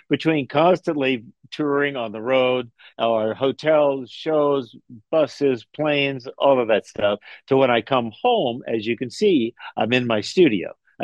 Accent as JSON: {"language": "English", "region": "Florida", "country": "United States", "tie": "born or raised there", "said": "I grew up in Florida dodging hurricanes my whole life, so I can empathize with you."}